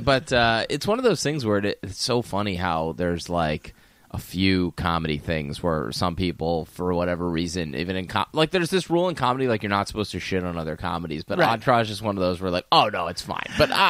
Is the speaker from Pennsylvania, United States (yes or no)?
yes; Pennsylvania, United States; I grew up outside Philly.